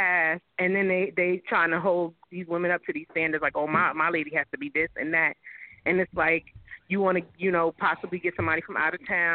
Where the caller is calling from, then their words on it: Spring Valley, New York, United States; I'm calling from Spring Valley, New York.